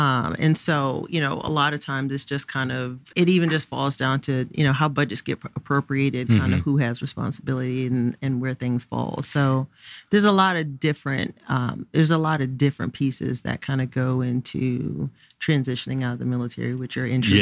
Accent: Connecticut, United States; moved away as an adult; now in Atlanta, United States; Well, I'm originally from Connecticut.

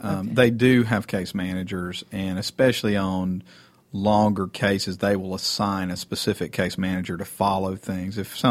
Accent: Atlanta, Georgia, United States; being outside of Atlanta and growing up in Atlanta, that's one of the big advantages of Atlanta

